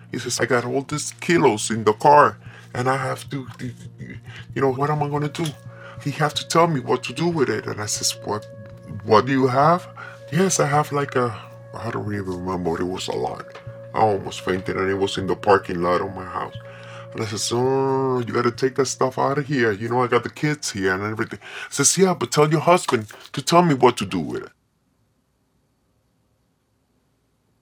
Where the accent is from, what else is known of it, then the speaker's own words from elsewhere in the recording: Bogotá, Colombia; from Colombia.